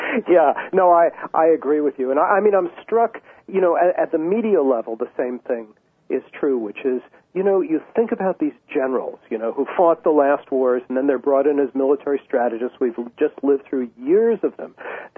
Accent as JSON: {"language": "English", "town": "New York City", "region": "New York", "country": "United States", "tie": "born or raised there", "said": "If the New York Times, that's my hometown paper"}